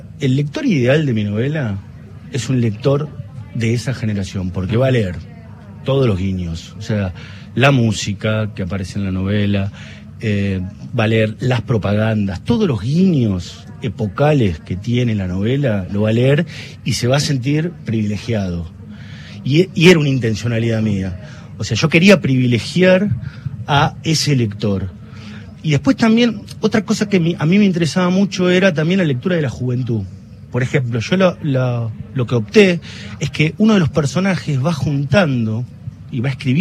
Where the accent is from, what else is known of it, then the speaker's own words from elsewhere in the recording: San Martín, Buenos Aires Province, Argentina; Viví yo la dictadura, en toda mi infancia. Yo soy de San Martín, pasaba por el Liceo Militar